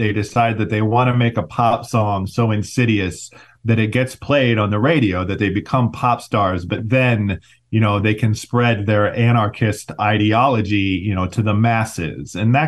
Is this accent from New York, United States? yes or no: no; Ohio, United States; I grew up mostly in Ohio.